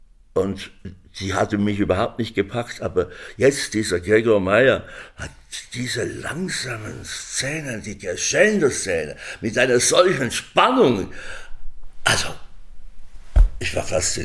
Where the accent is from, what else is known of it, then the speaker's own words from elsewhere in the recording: St. Gallen, Switzerland; Es war Nationalstolz, Kantönligeist so, weil Kanton St. Gallen, wo ich her bin, hat keine so berühmten Komponisten.